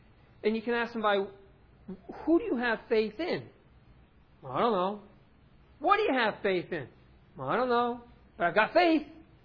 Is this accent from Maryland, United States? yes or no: no; New Jersey, United States; In our day and age, especially, you know, you guys here in Tottenville, we're from North Jersey, same type of situation.